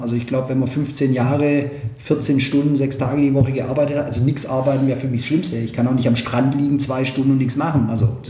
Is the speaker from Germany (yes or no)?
yes; Backnang, Baden-Württemberg, Germany